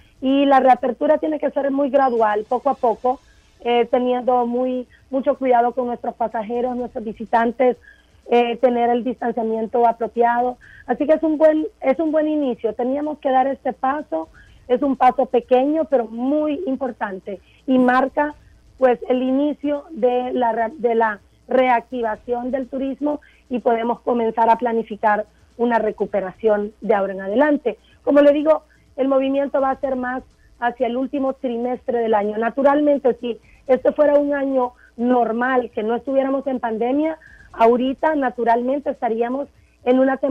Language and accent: Spanish; Honduras; eso es parte de nuestra naturaleza como latinos y como hondureños